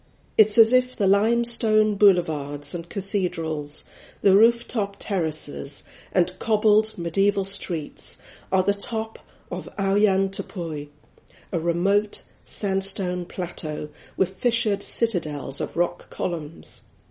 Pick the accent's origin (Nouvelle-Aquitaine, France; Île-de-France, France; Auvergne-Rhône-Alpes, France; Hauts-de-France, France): Île-de-France, France; Paris; So it was a surprise to fall in love with my hometown, to rediscover it as a tourist, and to keep wanting to go back.